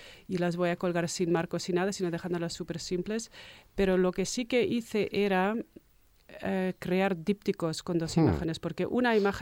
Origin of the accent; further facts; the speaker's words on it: Germany; siendo yo misma alemana.